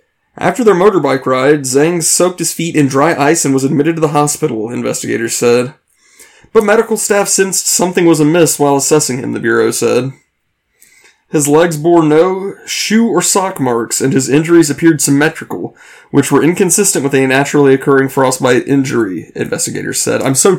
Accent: Canada; I'm from Canada.

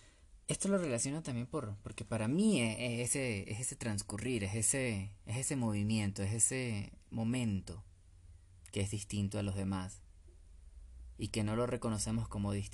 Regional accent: Petare, Miranda, Venezuela; yo crecí en Petare. Claro, no crecí en una casa de esas pequeñas encimadas en el monte, pero exento no estaba de lo que sucedía a mi alrededor.

